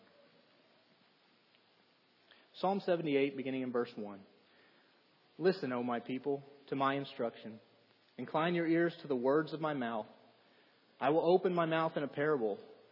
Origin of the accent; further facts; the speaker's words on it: Nacogdoches, Texas, United States; I remember back growing up in the congregation in my hometown, and in Nacogdoches, Texas, it's a college town, and so the church there, every semester we probably had 30 or 40 college students attending with us there.